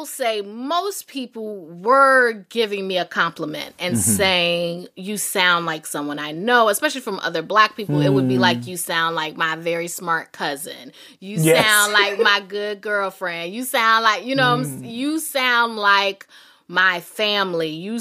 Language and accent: English; the South, United States; obviously, yes, I'm a Black woman. I'm from the South.